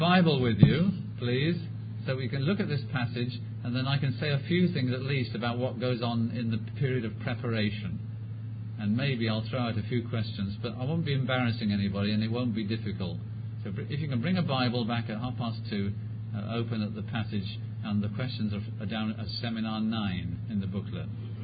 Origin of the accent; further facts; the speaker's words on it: United Kingdom; Well, I have a problem with being British, I'd have to say lady.